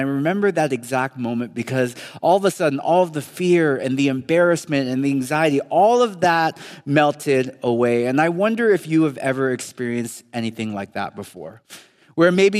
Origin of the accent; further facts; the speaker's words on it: California, United States; born there; first in my family to be born right here in the Bay Area. My wife, Kate, likes to joke that while I was born in America, I had a very different experience of America.